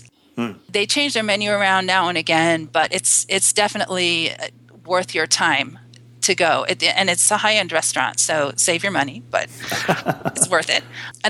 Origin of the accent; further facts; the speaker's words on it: Los Angeles, California, United States; I grew up in Dodger country, and Dodger Stadium is another place that hasn't changed since I was a kid